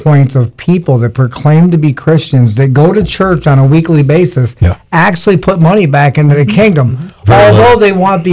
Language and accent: English; Michigan, United States; I grew up north in Michigan.